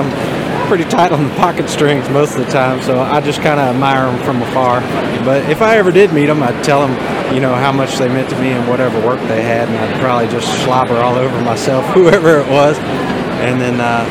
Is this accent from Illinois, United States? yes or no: no; Warrensburg, Missouri, United States; I'm from Warrensburg, Missouri.